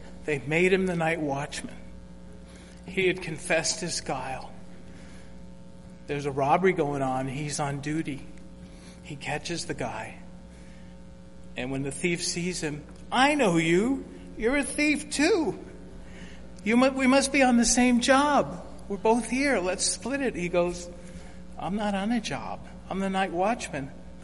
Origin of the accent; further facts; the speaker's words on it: United States; I'm a poor human, and I'm a male, I'm American, I'm prone to sin.